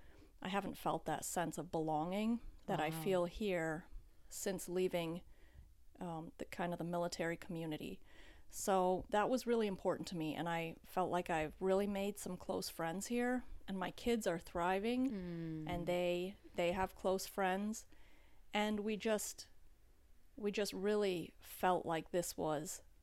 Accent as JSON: {"language": "English", "town": "Calumet", "region": "Michigan", "country": "United States", "tie": "born or raised there", "said": "I grew up in Calumet, so that's about 36 miles away from Copper Harbor, and I went to school there from kindergarten onward."}